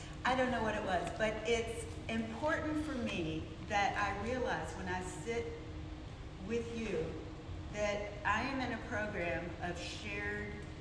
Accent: the South, United States; But I grew up in the South.

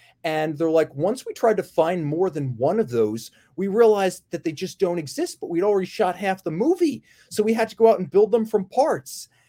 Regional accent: Northern United States, United States; I grew up in the North, so I had limited exposure to the Dukes of Hazzard. Culturally, it wasn't the same thing.

